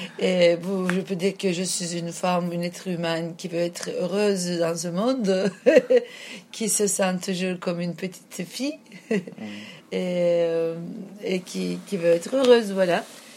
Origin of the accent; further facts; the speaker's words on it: Istanbul, Turkey; 46 ans. Ça va être bientôt 47. Je suis de Istanbul, de Turquie. Et je viens d'une famille assez engagée, assez sensible pour les problèmes du monde.